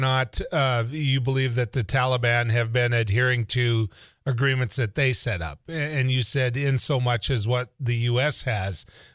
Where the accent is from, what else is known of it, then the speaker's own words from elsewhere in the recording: United States; always kind of sends a shiver up my spine as an American and a citizen of the United States.